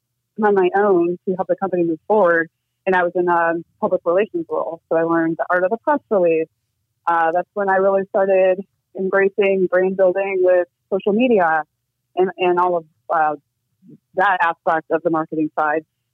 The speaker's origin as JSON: {"language": "English", "region": "Michigan", "country": "United States", "lives_now": "Arizona, United States", "said": "And I'm originally from Michigan, from the Midwest. So moving to Arizona was a bit of a, horse keeping culture shock"}